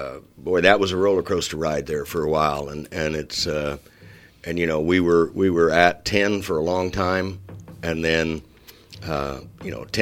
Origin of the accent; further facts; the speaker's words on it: Great Bend, Kansas, United States; I used to do a lot of that growing up in Great Bend and you know, when I was in my 20s, but kids and jobs kind of get in the way there sometimes with that stuff.